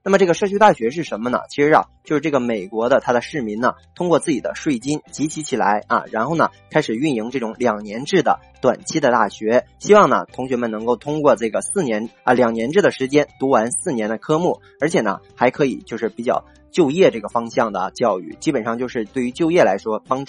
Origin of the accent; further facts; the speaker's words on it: China; 那么我们中国人比较熟知的